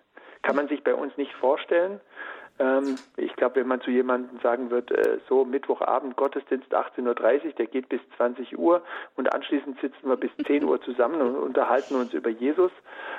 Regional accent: Ravensburg, Baden-Württemberg, Germany; Sogar hier in meiner Heimatstadt in Ravensburg war

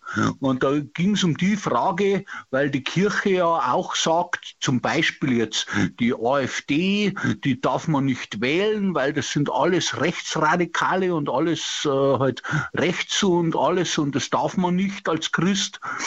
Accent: Bavaria, Germany; Ich bin aus Oberbayern.

